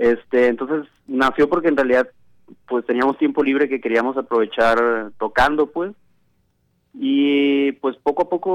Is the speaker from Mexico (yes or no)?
yes; Sinaloa, Mexico; nosotros somos de Sinaloa, creo que no lo había mencionado.